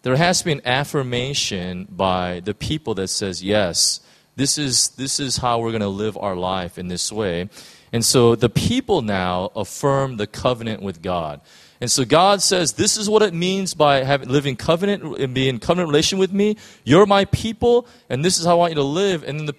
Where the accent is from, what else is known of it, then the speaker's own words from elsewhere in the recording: United States; In the United States, and speaking as an American